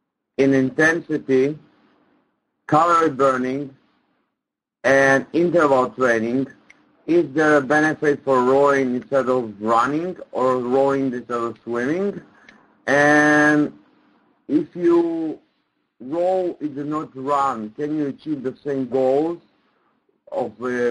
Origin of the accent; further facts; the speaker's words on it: Israel; I'm from Israel.